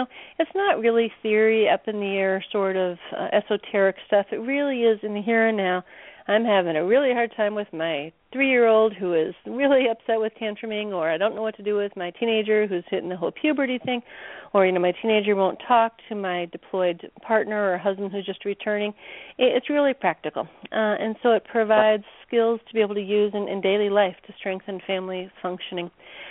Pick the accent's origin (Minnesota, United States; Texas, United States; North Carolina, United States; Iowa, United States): Minnesota, United States; also born or lived in Oklahoma; No, I moved back to Minnesota. I grew up here